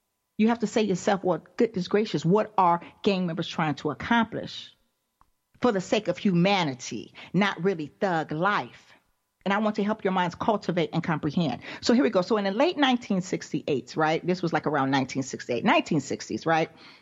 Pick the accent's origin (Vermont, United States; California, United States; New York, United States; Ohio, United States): California, United States; Los Angeles; Hell, I was raised here in Los Angeles, and they are great men today.